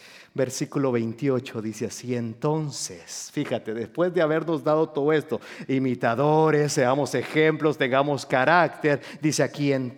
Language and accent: Spanish; Japan; Mira que yo soy japonés y me enseñaron a comer vegetales.